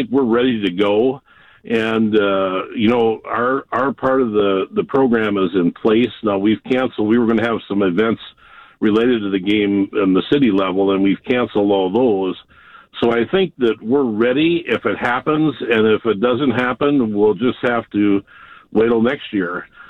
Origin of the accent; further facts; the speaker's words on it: Illinois, United States; Well, I'm originally from Illinois, and so I always had the pick of the Sox and the Cubs